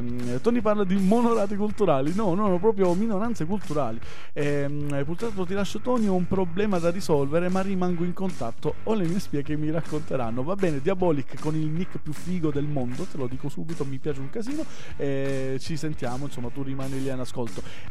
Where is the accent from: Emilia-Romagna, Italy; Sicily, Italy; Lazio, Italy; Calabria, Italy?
Sicily, Italy; sono il primo oriundo, il primo siciliano che verrà adottato da una comunità ladina in Sud Tirol